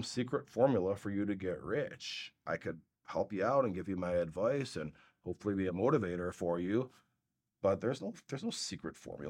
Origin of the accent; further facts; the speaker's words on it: Schaumburg, Illinois, United States; We're normal people in Schaumburg. We don't go to country clubs and all this stuff, you know? So I'm from Schaumburg.